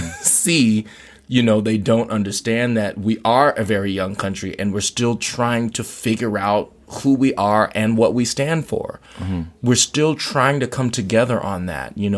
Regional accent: Anchorage, Alaska, United States; also born or lived in Louisiana; I moved to Alaska from Louisiana when I was about 10 or 11, you know.

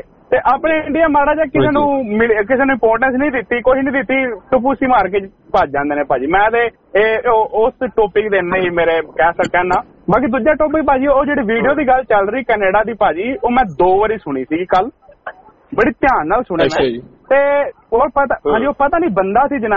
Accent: Haryana, India; moved away; ਮੈਂ ਹਰਿਆਣੇ ਤੋਂ ਬਿਲੋਂਗ ਕਰਨਾ ਪੰਜਾਬ ਤੋਂ ਨਹੀਂ ਬਿਲੋਂਗ ਕਰਦਾ

